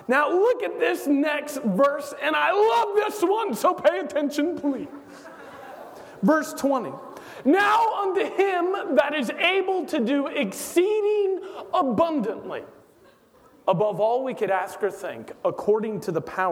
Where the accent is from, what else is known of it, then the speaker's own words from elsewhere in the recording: Pensacola, Florida, United States; I'm from Florida. It's my home state. I know we're losers up in Pensacola. But I'm from Pensacola originally.